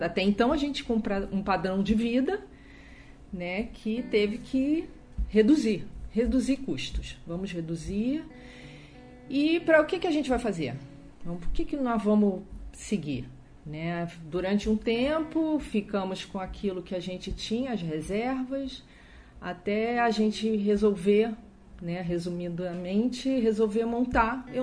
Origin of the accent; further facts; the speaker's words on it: Rio de Janeiro, Brazil; moved away as an adult; now in São Paulo, Brazil; Tenho 55 anos, sou carioca, morava no Rio de Janeiro e viemos para São Paulo tem 18 anos.